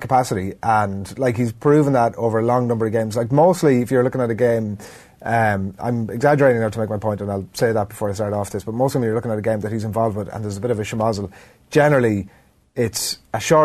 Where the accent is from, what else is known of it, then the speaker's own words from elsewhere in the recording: Leinster, Ireland; Now, I'm from Leinster, the province.